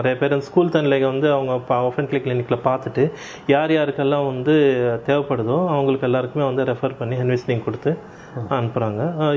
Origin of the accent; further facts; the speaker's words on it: Sattanathapuram, Tamil Nadu, India; moved away as an adult; now in Norway; இங்கே நார்வேல 2018 அஞ்சு வருஷமாக வேலை செஞ்சுட்டு இருக்கேன். என் சொந்த ஊர் சீர்காழி பக்கத்தில் ஒரு சின்ன குக்கிராமம் சட்டநாதபுரம்னு சொல்லி. இங்கே யூரோப்புக்கு ஒரு 10 வருஷத்துக்கு முன்னாடி இங்கே வந்துட்டேன்